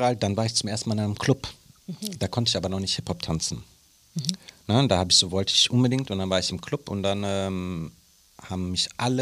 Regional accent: Moers, North Rhine-Westphalia, Germany; ja, ich bin gebürtiger Mörser. Ich komme aus dem Ruhrgebiet, bin dort groß geworden.

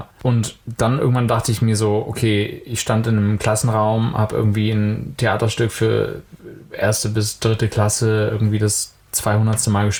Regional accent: Hamburg, Germany; ich komme ja aus Hamburg eigentlich

